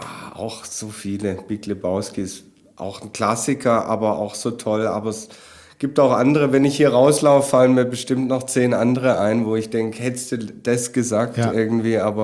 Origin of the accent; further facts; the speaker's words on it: Baden-Württemberg, Germany; Ich bin ja Schwabe. Aber ja, ich bin kein Schwabe von der Mentalität.